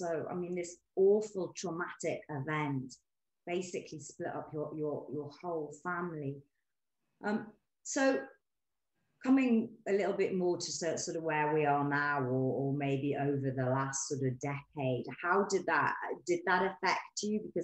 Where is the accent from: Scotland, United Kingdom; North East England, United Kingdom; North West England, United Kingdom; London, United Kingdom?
North East England, United Kingdom; Newcastle; I'm from Newcastle.